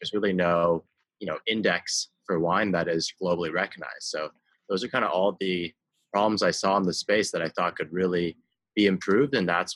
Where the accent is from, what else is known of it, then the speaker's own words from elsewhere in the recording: Beijing, China; I grew up in Beijing.